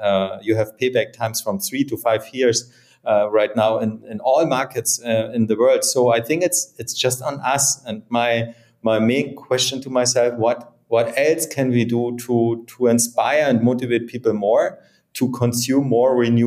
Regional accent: Berlin, Germany; So I'm from Berlin, so I love Berlin.

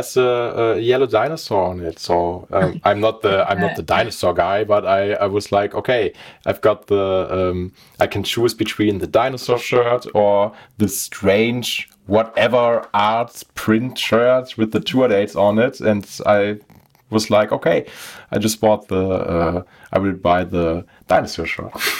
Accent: Essen, North Rhine-Westphalia, Germany; English is a second language; It's West Germany. I'm from Essen.

